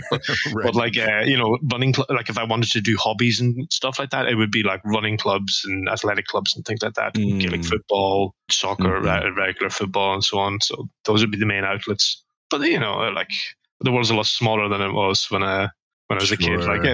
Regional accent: Ireland; now in United Kingdom; I'm from Ireland.

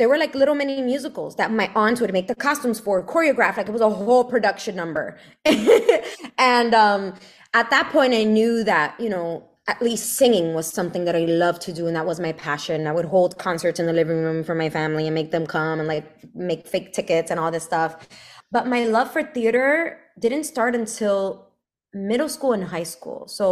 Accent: Brooklyn, New York, United States; So in the church I grew up with in Brooklyn, I grew up in Brooklyn.

